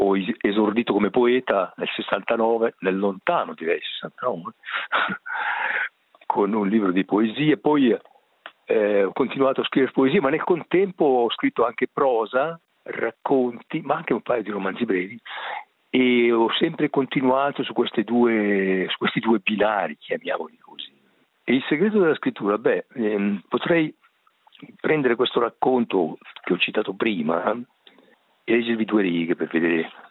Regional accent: Chiasso, Ticino, Switzerland; also born or lived in Mendrisio; now in Bruzzella, Switzerland; io ho sempre vissuto nel Mendrisiotto, sono nato a Mendrisio ma cresciuto a Chiasso, sono un uomo di frontiera, diciamo, e fino a 32 anni ho vissuto a Chiasso, poi mi sono spostato a Mendrisio, poi a Coldrerio e poi oggi sono in Valle di Muggio a Bruzzella

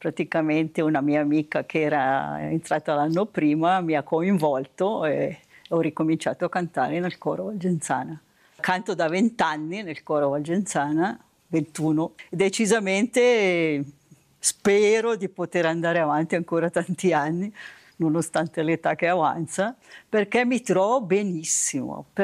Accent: Bellinzona, Ticino, Switzerland; now in Lugano, Switzerland; sono nata a Bellinzona, sono cresciuta a Bellinzona, adesso sono 54 anni che sono a Lugano. Quando sono arrivata a Lugano, io a Bellinzona cantavo in un coro

